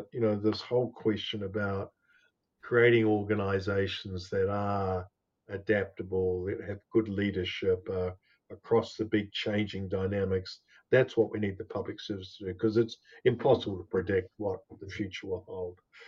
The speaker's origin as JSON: {"language": "English", "country": "Australia", "said": "being an Australian and seeing how, you know, people rallied together"}